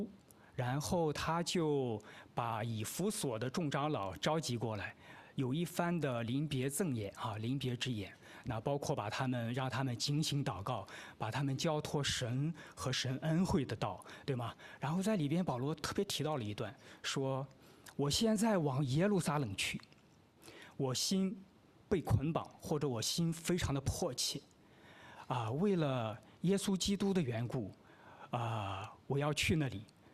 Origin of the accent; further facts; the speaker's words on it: northern China, China; 可能像我是作为北方人，有一个习惯啊